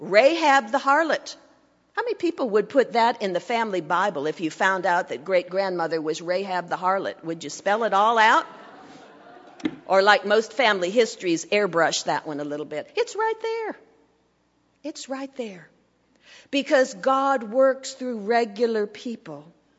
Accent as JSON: {"language": "English", "town": "Mentor", "region": "Kansas", "country": "United States", "said": "I came from Mentor, Kansas, population 100."}